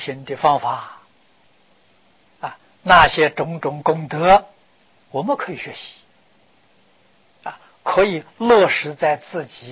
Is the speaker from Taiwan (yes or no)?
no; China; 我们中国人讲檀香啊，啊，上好的香料啊，能治百病啊